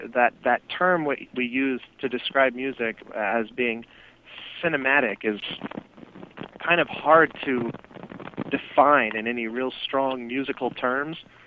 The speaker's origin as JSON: {"language": "English", "town": "Denver", "region": "Colorado", "country": "United States", "tie": "born or raised there", "said": "I grew up in Denver and started piano lessons when I was about 10."}